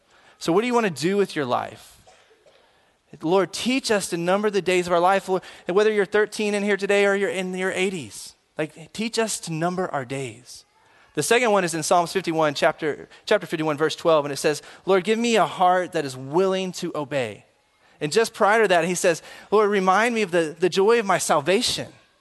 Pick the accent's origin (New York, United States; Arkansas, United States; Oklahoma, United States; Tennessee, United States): Tennessee, United States; Memphis; So I grew up in Memphis, Tennessee.